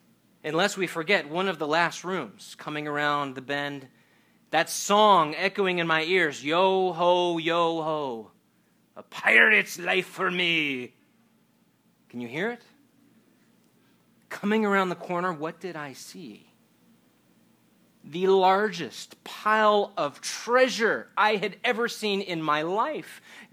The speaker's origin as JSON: {"language": "English", "town": "Los Angeles", "region": "California", "country": "United States", "tie": "born or raised there", "said": "Growing up in Los Angeles, Anaheim was just a few hours away from the happiest place on earth, Disneyland."}